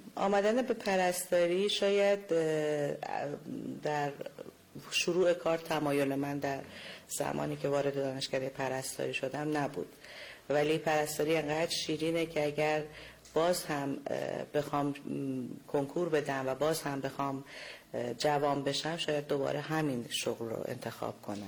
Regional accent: Gonbad-e Kavus, Golestan, Iran; گنبد برای هر کسی که گنبدی زیباترین شهر دنیاست، جای دیدنی زیاد داره.

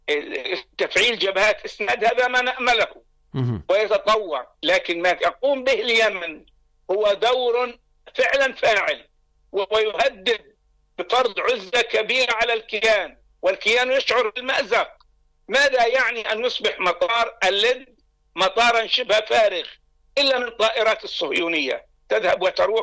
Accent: Palestine; now in Lebanon; نحن لا نستطيع كفلسطينيين

